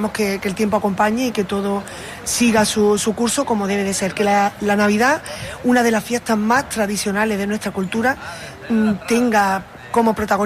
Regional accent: Andalusia, Spain; porque, como buena andaluza, me gusta mucho el tardeo.

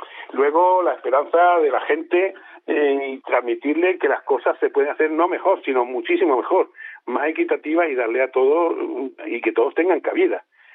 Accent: Ardales, Andalusia, Spain; Y por último, quiero ver a mi pueblo crecer, que las jóvenes no lo abandonen

